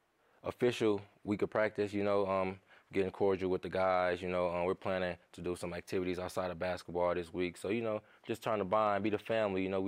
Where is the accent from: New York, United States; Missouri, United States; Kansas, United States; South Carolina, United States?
Missouri, United States; St. Louis; I grew up in St. Louis, Missouri. I've been playing basketball since I was about 3-4 years old.